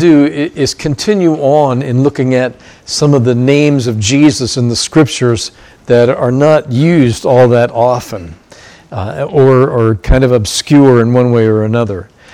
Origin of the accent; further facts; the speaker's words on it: Pennsylvania, United States; Diocese of Pennsylvania, which is where both Carol and I grew up and where we had served for a lot of years in one church there.